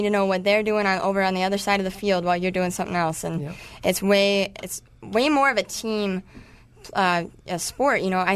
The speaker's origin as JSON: {"language": "English", "region": "Colorado", "country": "United States", "tie": "born or raised there", "also_born_or_lived": "South Dakota", "said": "I actually grew up Colorado and South Dakota, and so I came up here for school."}